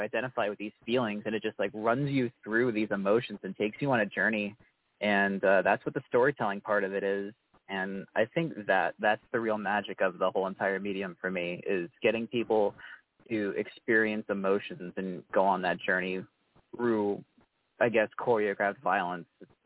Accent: Syracuse, New York, United States; In real life, I was actually born and raised in Syracuse in New York

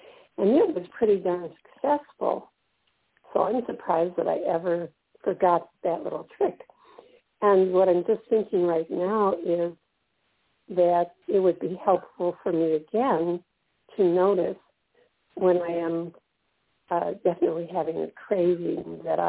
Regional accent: Milwaukee, Wisconsin, United States; I grew up in Milwaukee, and we had custard stands.

